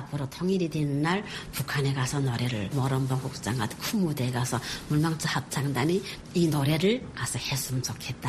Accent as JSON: {"language": "Korean", "country": "North Korea", "said": "처음에는 다 같은 북한에서 왔지만 다 생소한 얼굴이었어요."}